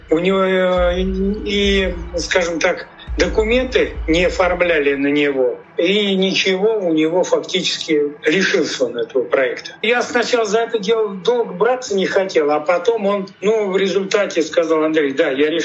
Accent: Volga region, Russia; Понимаете, я вырос на Волге.

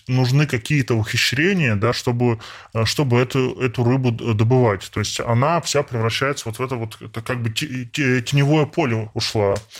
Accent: Kamchatka Krai, Russia; я родился на Камчатке, прожил там ранние детские годы

